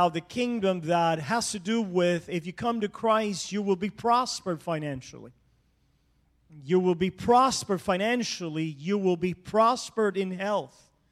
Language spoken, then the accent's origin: English; Cuba; me growing up in Cuba, went through very adverse circumstances, very poor origins and place.